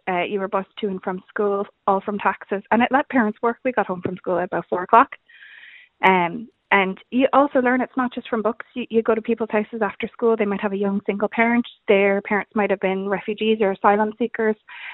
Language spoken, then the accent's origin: English; Canada; Yeah, I'm Canadian, so I've grown up in a different school system